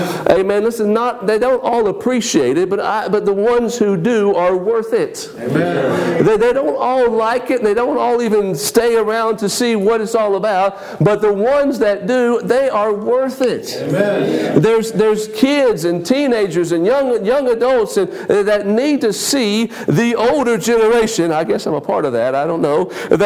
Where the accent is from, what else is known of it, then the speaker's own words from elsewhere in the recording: Paraguay; Y'all know I grew up in Paraguay